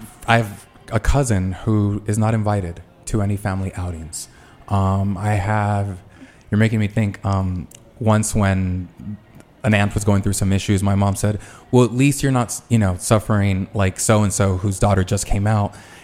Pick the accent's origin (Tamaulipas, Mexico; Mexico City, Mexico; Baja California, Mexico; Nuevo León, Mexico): Baja California, Mexico; Tijuana; also born or lived in San Diego, United States; I was born in San Diego, but we lived in Tijuana, Mexico. And while a U.S. citizen, culturally fully Mexican